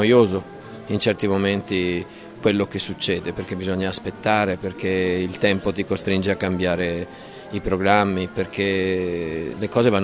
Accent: Veneto, Italy; perché l'accento non è il tuo, anche se io sono veneto, quello è diverso dal mio

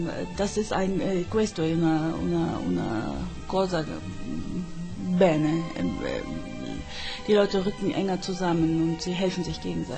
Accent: Germany; Italian is a second language; now in Naples, Italy; Io sono una tedesca nel famiglia, una tedesca che abita nel Napoli per 30 anni, però io non sono un'italiana

